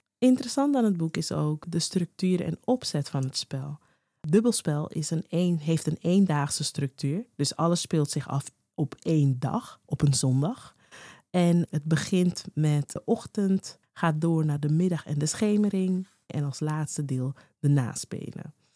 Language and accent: Dutch; Curaçao; Ik ben zelf ook van Curaçao en ik ben er ook mee opgegroeid.